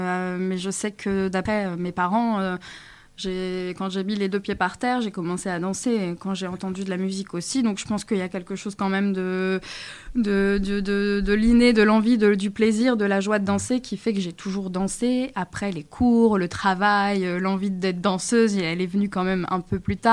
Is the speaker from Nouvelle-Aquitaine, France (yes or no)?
no; Crépy-en-Valois, Hauts-de-France, France; also born or lived in Senlis; Je suis de Crépy, donc je suis une artiste chorégraphe danseuse, née à Senlis, donc j'ai toujours vécu à Crépy en Valois.